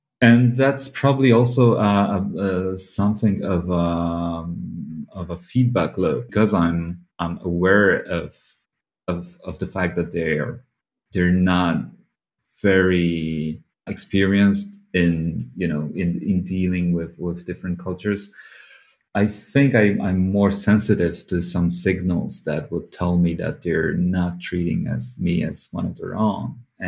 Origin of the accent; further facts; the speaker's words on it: Warsaw, Masovian Voivodeship, Poland; also born or lived in Tokyo, Japan; So I was born in Warsaw, and we spent the first couple of years of my life here in Warsaw. And then we moved to Tokyo for around 3 years. And then we came back to Warsaw with our family. And we pretty much stayed here.